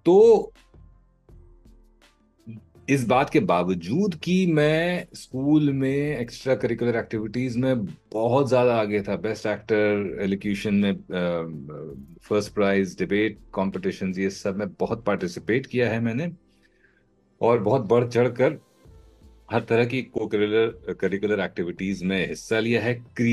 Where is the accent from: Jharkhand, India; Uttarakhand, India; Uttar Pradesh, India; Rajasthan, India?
Uttar Pradesh, India; Kanpur; मैं कानपुर में पला पड़ा हूँ और I am 80s and 90s child. I grew up in the 80s and 90s.